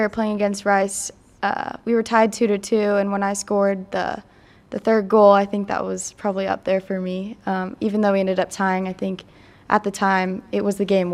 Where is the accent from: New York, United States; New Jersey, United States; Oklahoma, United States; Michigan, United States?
Oklahoma, United States; Yeah, I love country. I'm from Oklahoma, but...